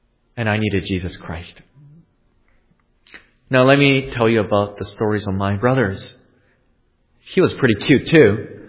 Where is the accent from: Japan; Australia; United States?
Japan; English is a second language; I'm very thankful to God for that opportunity, for letting me be brought up in Japan.